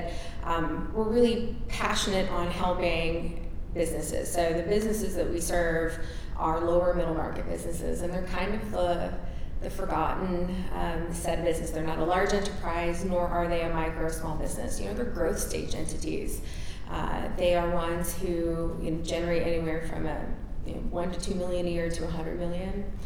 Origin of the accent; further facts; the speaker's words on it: Chicago, Illinois, United States; I'm originally from Chicago and started my career at Arthur Andersen doing consulting and audit and advisory work.